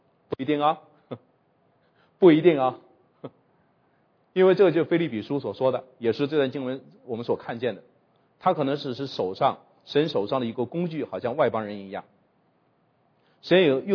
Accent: China; 我们中国人就知道狐狸嘛

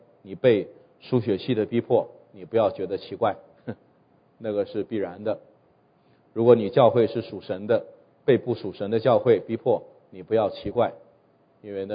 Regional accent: China; 我们中国人有点好脸面啊

